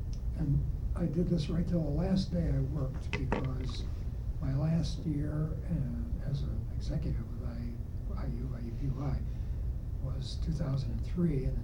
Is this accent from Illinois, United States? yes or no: yes; Illinois, United States; We're both from Illinois. We used to say that they had to bring people over from Illinois to lead the institution.